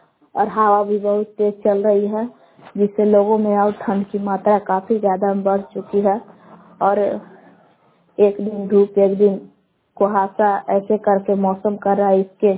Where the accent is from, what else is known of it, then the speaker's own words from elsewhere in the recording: Balan, Bihar, India; ग्राम बलान जिला कैमूर भगवान के निवासी हूँ।